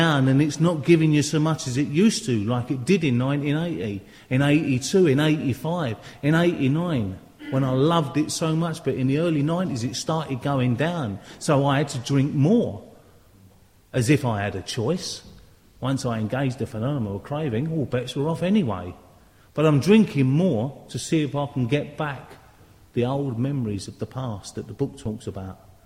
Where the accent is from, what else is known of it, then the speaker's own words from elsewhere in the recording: London, United Kingdom; now in Dundee, United Kingdom; I'm from London, now live in Dundee, Scotland.